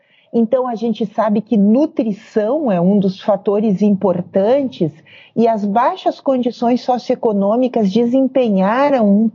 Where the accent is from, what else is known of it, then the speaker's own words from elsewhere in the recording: Rio Grande do Sul, Brazil; Eu sou do Rio Grande do Sul, né? Você me apresentou ali, eu sou professora da URGS, aqui no Rio Grande do Sul.